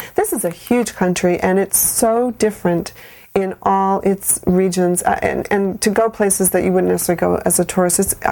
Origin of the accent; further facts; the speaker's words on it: Maine, United States; now in New York, United States; I've lived in New York now for 25 years, but I grew up in Maine, and I came from one side of my family came from 10 generations, the other side came from 12 generations.